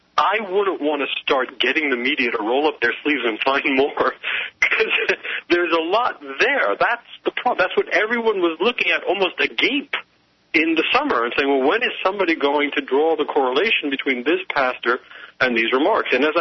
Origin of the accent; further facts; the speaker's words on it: New York, United States; now in Washington, United States; The thing about, I mean, I'm a New Yorker, and I've moved to Washington.